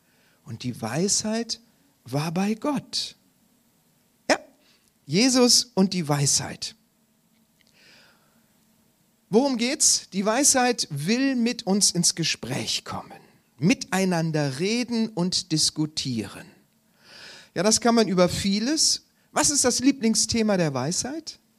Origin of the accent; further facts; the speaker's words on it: Solingen, North Rhine-Westphalia, Germany; Ich komme aus Solingen